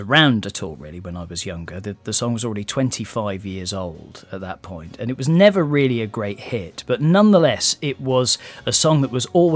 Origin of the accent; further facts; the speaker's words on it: Twyford, South East England, United Kingdom; And we grew up just outside Reading in a place called Twyford.